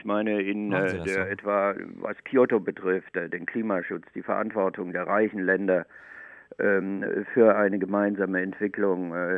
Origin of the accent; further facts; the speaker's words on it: South Germany, Germany; Ja, ich bin in Süddeutschland geboren, aufgewachsen und eigentlich immer